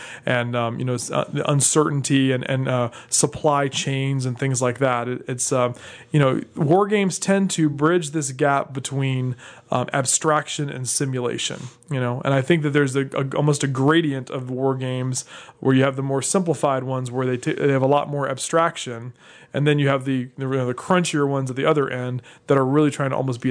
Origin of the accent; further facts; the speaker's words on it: Virginia, United States; I grew up in Virginia, and so there was lots of battles and history.